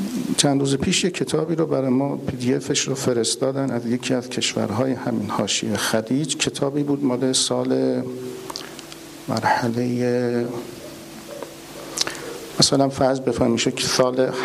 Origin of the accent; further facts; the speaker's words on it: Iran; بعد من گفتم که من مثلا از ایران آمدم